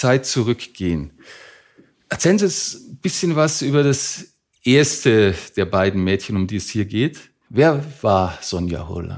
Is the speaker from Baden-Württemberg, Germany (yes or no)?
no; Bavaria, Germany; accent: Allgäu dialect; Ich muss vorab sagen, ich bin selber Allgäuer, also liebe Hörerinnen und Hörer, verzeiht es mir, wenn ich da manchmal aus Versehen in den Dialekt reinfalle.